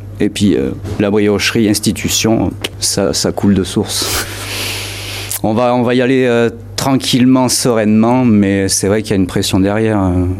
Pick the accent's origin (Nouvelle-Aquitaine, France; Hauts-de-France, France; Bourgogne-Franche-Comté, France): Nouvelle-Aquitaine, France; Mont-de-Marsan; Moi, je suis né ici à Mont-de-Marsan, donc depuis tout petit